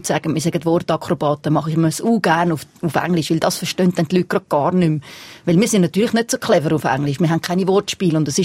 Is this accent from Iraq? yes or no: no; Switzerland; wenn wir als Schweizer zu gut Hochdeutsch reden